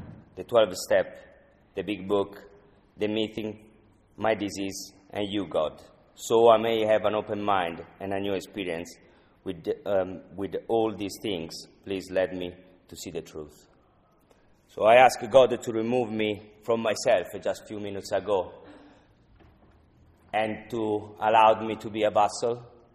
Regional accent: Tuscany, Italy; English is a second language; I come from Tuscany. I opened the door. I have mile of vineyard, okay, in there.

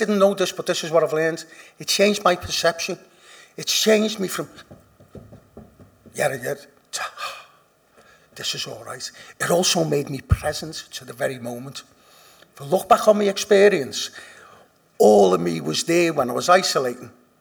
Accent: Liverpool, North West England, United Kingdom; because I'm from Liverpool, I know what a substitute is.

